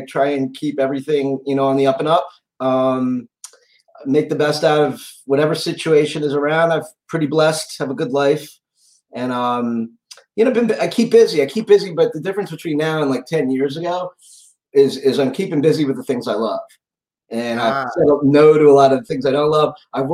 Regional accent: Maryland, United States; I'm from the Maryland suburbs of Washington, D.C. I grew up there. I lived elsewhere, but I came back to practice.

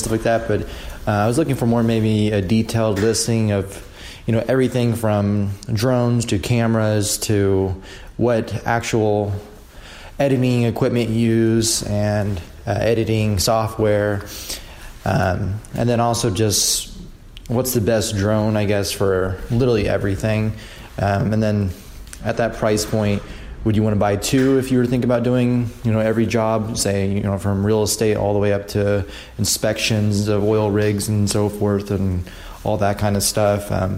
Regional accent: Kansas, United States; I'm from Kansas

